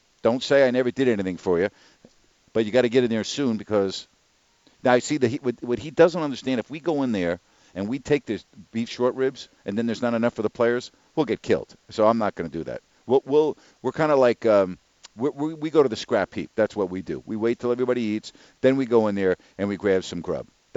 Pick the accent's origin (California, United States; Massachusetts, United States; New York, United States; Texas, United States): New York, United States; No, you were, I'm a New Yorker. My time is faster than yours, okay?